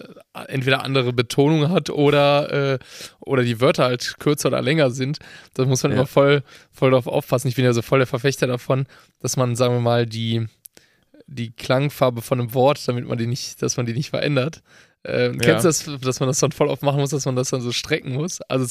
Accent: Brazil; Weil Brasilien extrem viel zu bieten hat und auch die Region, wo ich herkomme, habe ich ja mal ein bisschen mal erzählt, ist sehr afrikanisch geprägt

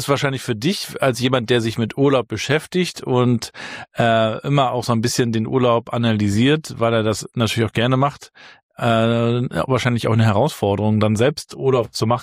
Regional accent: Rostock, Mecklenburg-Vorpommern, Germany; Wir sind ja in Rostock Warnemünde aufgewachsen, wo du immer schon die Fähren gesehen hast, die nach Dänemark oder Schweden gefahren sind

